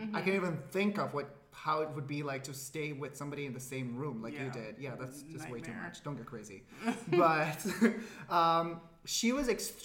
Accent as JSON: {"language": "English", "region": "Dubai", "country": "United Arab Emirates", "said": "I'm coming from Dubai, for God's sake."}